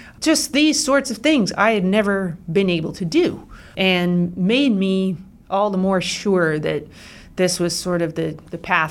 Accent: California, United States; I grew up in California before and then had major culture shock coming to the East Coast and here and starting a whole new world at the Curtis Institute

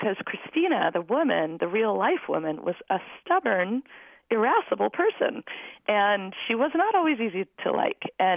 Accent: England, United Kingdom; accent: English; moved away; also born or lived in Maine, United States; my sister and I were born and raised in England because my parents had both done graduate work there. So we moved to Maine. My parents had Southern accents. My sister and I had English accents.

